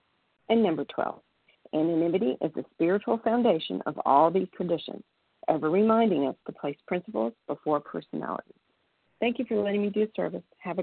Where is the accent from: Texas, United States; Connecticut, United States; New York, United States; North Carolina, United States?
Texas, United States; now in Northern Michigan, United States; I'm calling from Northern Michigan, normally from Texas.